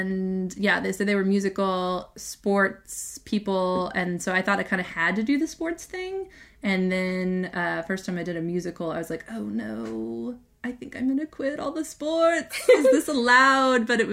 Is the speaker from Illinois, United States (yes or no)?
no; Kansas City, Missouri, United States; born there; I was born in Kansas City, Missouri, which sometimes if you're talking to somebody who just says, I'm from Kansas City, and you go, me too, and they go, Kansas or Missouri, and you go, Missouri, and they kind of go, oh. So I'm proud to be from Missouri.